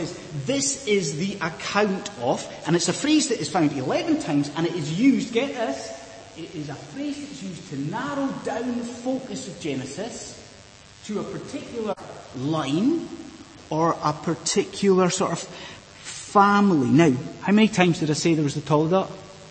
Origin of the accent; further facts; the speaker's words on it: Inverness, Scotland, United Kingdom; I remember as a child growing up in Inverness that when that was being built